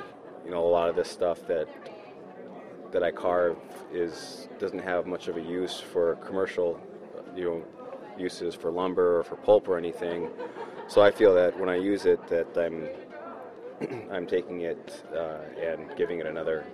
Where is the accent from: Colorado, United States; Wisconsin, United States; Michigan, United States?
Wisconsin, United States; moved away; No, I'm from Wisconsin, but I've lived here for about 17 years